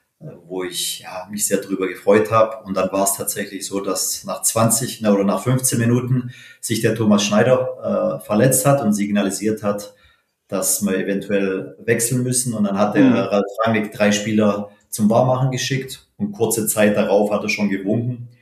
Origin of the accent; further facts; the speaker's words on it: Stuttgart, Baden-Württemberg, Germany; born there; ich bin in Stuttgart geboren, beide Eltern stammen aus Portugal, sind allerdings auch schon in den 70er Jahren, in den 70er Jahren nach Stuttgart gekommen.